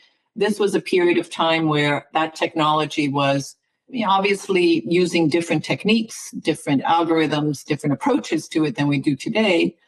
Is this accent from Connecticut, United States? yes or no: no; Morristown, New Jersey, United States; And I'm from Morristown, New Jersey.